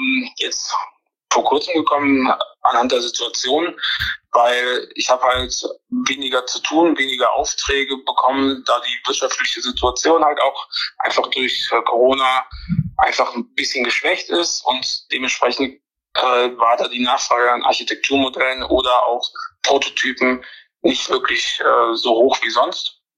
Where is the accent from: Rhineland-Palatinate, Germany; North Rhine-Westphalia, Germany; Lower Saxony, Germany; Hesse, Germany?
North Rhine-Westphalia, Germany; Neuss; ich komme aus Neuss.